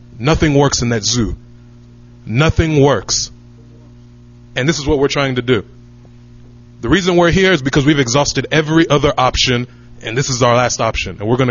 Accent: United States; I'm from Ahiazu, Mbise. Ahiana, Obwe is my village. as you can tell from the accent, I was born and raised in America.

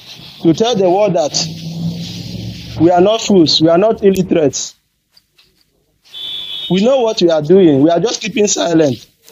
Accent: Imo, Nigeria; now in Equatorial Guinea; I'm from Imo State, but I'm currently in Equatorial Guinea.

